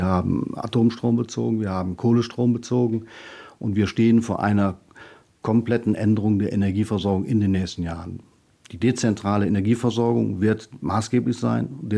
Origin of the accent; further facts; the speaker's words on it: Bergneustadt, North Rhine-Westphalia, Germany; born there; Ich bin 60 Jahre alt und wohne in Bergneustadt und bin auch gebürtiger Bergneustädter